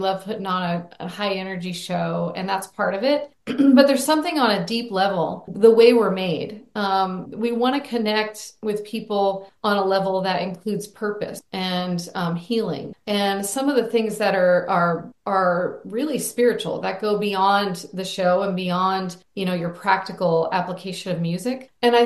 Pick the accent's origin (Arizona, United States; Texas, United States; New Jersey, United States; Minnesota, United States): Arizona, United States; Growing up in Arizona, I would, hop on horseback on the weekends, and I would be writing songs as I was just kind of riding along and hearing the rhythm of the hooves.